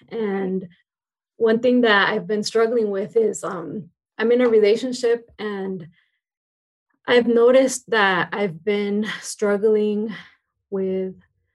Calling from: California, United States; I'm from Imperial Valley, close to San Diego.

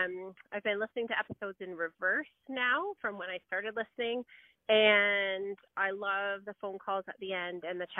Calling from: Georgetown, Ontario, Canada; I'm calling you from Georgetown, Ontario.

